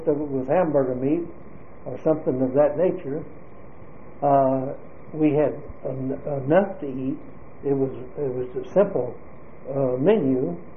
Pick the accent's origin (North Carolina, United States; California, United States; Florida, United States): Florida, United States; Jacksonville; born there; I was born in Jacksonville, Florida, June 5, 1921, Duval County, Florida.